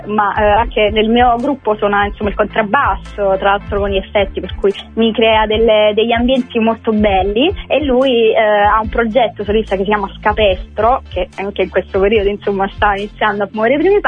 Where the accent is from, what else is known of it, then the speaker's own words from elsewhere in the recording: Salerno, Campania, Italy; born there; in questo momento sono di base comunque giù dove io sono nata, cioè a Salerno